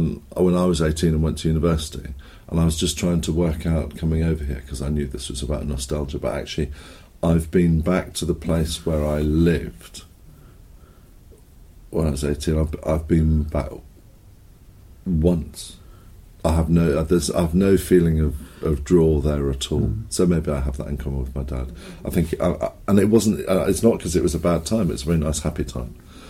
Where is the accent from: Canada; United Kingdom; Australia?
United Kingdom; England; born there; I was born in England, and all my sisters were born in Africa.